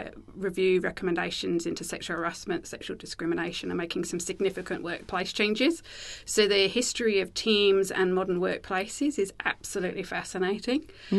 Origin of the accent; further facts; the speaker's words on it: England, United Kingdom; born there; I'm English born.